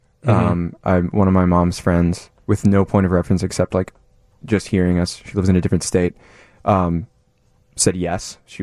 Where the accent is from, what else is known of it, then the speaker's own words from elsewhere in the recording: Crystal Lake, Illinois, United States; I grew up in Crystal Lake, Illinois, like your very own Tom Hosch.